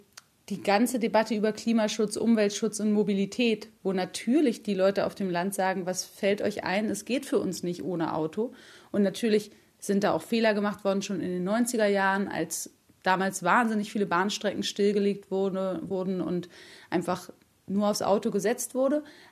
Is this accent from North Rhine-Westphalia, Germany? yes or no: no; Berlin, Germany; ich bin wirklich durch und durch Stadtkind. Ich bin in Berlin, in der Westberliner Insel geboren und aufgewachsen. Ja, ich war immer hier.